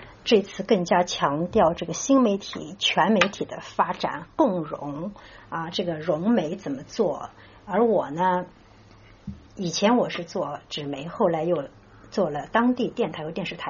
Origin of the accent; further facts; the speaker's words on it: Vienna, Austria; 我是来自维也纳奥地利，那么德国是我们的邻居，德奥文化有很多相通之处。